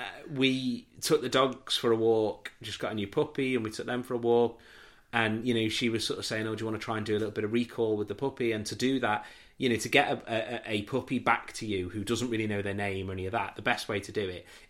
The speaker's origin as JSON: {"language": "English", "region": "North West England", "country": "United Kingdom", "tie": "born or raised there", "said": "my friends from where I grew up on here on the Wirral were all home for the Easter weekend"}